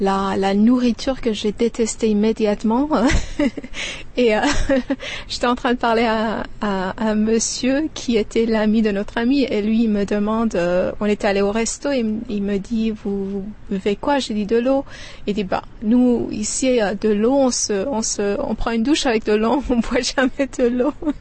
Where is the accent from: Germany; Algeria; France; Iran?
Iran; Tehran, Tehran Province; now in Prague, Czechia; je suis iranienne.